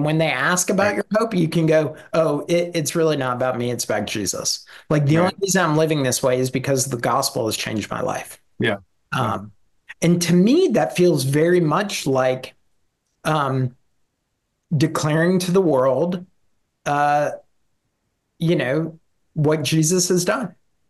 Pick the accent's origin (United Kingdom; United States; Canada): Canada; I grew up in Canada.